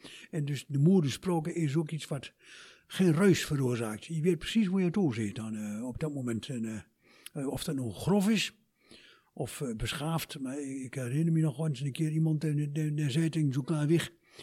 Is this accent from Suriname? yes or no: no; Turkey; Dutch is a second language; ik kom uit Turkije. Ik kan vlot en vloeiend Turks, vlot en vloeiend Nederlands en ook vlot en vloeiend plat. Dus dan ken je dan drie talen.